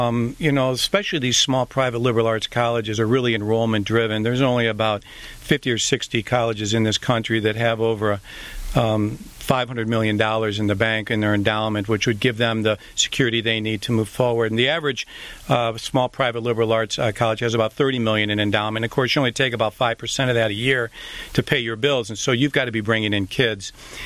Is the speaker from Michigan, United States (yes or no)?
yes; East Lansing, Michigan, United States; even though I was raised in East Lansing